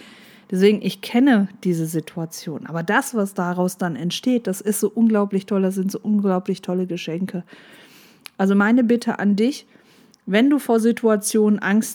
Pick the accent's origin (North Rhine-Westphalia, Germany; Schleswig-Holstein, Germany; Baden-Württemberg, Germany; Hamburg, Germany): North Rhine-Westphalia, Germany; Aber wir sind halt aus dem Ruhrgebiet in die Berge gefahren, damit wir mal vernünftige Luft kriegen.